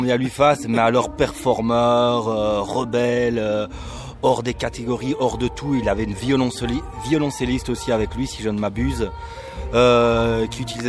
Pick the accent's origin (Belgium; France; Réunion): Belgium; Je suis belge.